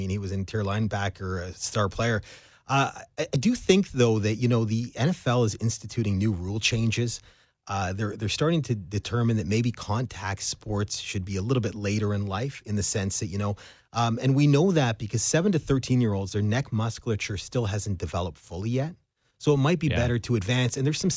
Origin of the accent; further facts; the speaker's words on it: Regina, Saskatchewan, Canada; also born or lived in Edmonton; We're Canadian. I was born in Edmonton, grew up in Regina.